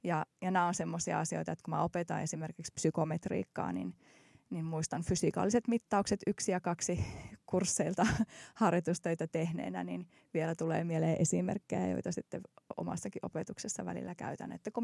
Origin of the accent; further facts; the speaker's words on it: Oulu, North Ostrobothnia, Finland; No, mä oon syntynyt Oulussa ja käynyt Oulussa koulut